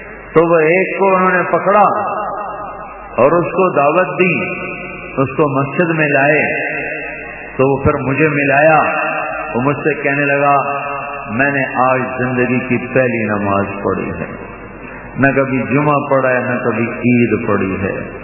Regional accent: Kalamba, Punjab, Pakistan; پچھلے دنوں میرے گاؤں میں کلمبا ضلع خانیوال ناچنے والے اور ناچنے والیاں تین دن لگانے کے لیے آئے ہوئے تھے.

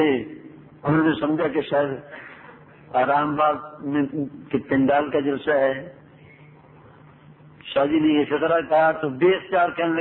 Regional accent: Punjab, Pakistan; لیکن یہاں آ کر کے بھی ہمارے پنجابیوں کی طرح باتیں نہ کرو. میں لاہور وغیرہ جاتا ہوں یا اپنے گاؤں میں جاتا ہوں

